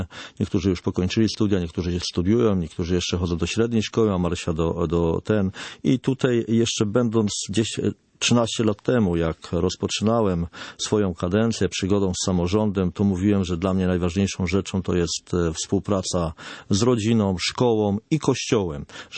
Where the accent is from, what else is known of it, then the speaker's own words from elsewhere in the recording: Mielec, Subcarpathian Voivodeship, Poland; Ja tutaj pochodzę z terenów Mielca, tego rejonu mieleckiego